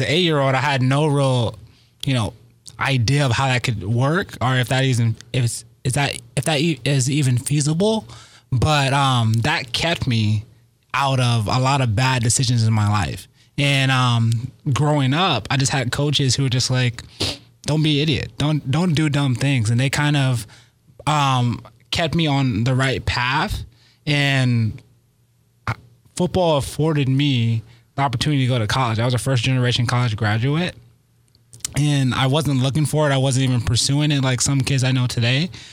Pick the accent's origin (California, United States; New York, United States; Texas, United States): California, United States; San Diego; So I'm born and raised in San Diego, but I actually was born in Southeast San Diego.